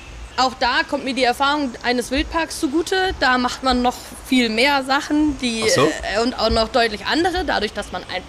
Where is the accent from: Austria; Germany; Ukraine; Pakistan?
Germany; Hamburg; Also ich komme aus dem Süden von Hamburg.